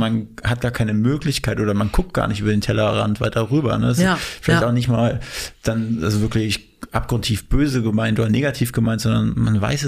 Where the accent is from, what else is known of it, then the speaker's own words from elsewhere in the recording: Mecklenburg-Vorpommern, Germany; also da, wo ich herkomme, also aus MacPom, da wäre das, glaube ich, nicht so denkbar gewesen.